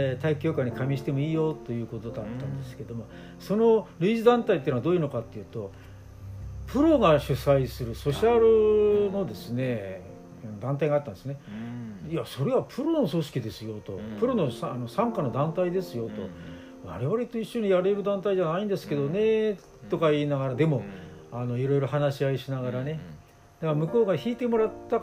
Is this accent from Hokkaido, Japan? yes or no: no; Akita, Japan; born there; 東北ですからね、私も秋田生まれですから